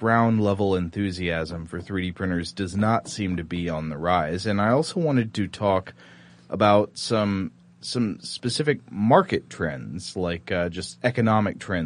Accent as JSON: {"language": "English", "region": "Tennessee", "country": "United States", "tie": "born or raised there", "said": "a flat thing in the shape of the state of Tennessee, which is my home state."}